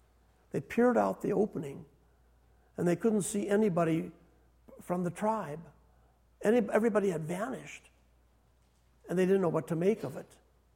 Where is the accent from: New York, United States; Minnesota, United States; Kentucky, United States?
Minnesota, United States; I was a youngster growing up in Minnesota.